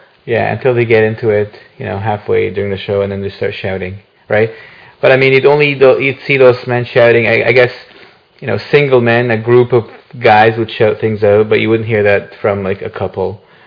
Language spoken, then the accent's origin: English; Egypt; English is a second language; I was born and raised in Egypt, so my terminology would be more Egyptian.